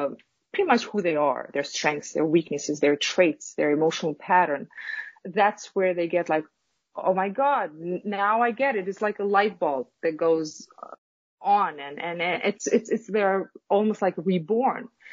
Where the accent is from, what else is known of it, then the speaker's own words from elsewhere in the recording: Kosovo; now in United States; Yes, I came from Kosovo, which is it's a small state in Southeastern Europe. And this was in 1999. There was a war that started in my native country. So I immigrated to the United States in 1999.